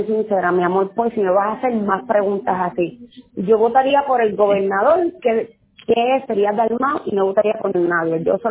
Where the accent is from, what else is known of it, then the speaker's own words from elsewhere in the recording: Vega Baja, Puerto Rico; como soy de Vega Baja, nacida y criada